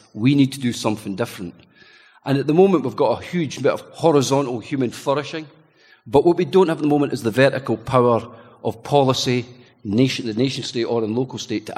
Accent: Scotland, United Kingdom; I'm one of the, maybe I'm just Scottish and a bit more of a doom-mongerer

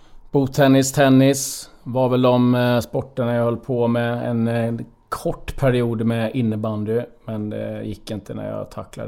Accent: Håvslätt, Jönköping County, Sweden; Så att en bit utanför Jönköping där växte jag upp. Jaha. I Håvslätt

